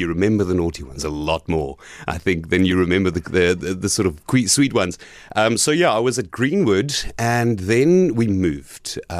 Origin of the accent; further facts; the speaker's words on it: Gqeberha, Eastern Cape, South Africa; Right, so I am here from PE. I grew up in PE mostly. And I say mostly because I was thrown around quite a bit. So I went to Greenwood Primary School up until grade 3 here in Gqeberha.